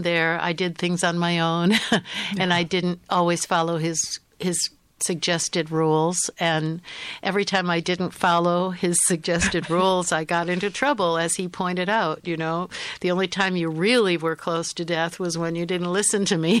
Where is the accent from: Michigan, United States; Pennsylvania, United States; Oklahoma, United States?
Michigan, United States; Detroit; born there; And I was born in Detroit, and my grandmother was an immigrant from former Czechoslovakia, and she stayed with us often when I was a child.